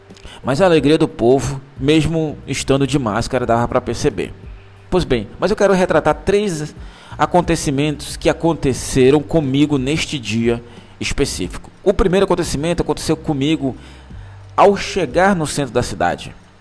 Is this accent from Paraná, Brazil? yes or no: no; Manaus, Amazonas, Brazil; Pra quem não sabe, sou de Manaus.